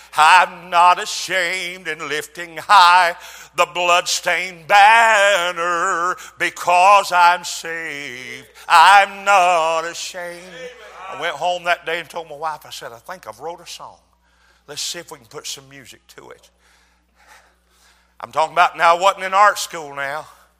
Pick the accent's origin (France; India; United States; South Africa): United States; Tennessee; I was born and raised in Tennessee, had never been to Nashville before.